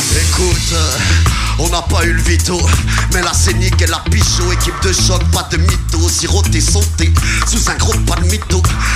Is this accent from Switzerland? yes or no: no; Saint-Étienne, Auvergne-Rhône-Alpes, France; on vient de Saint-Étienne.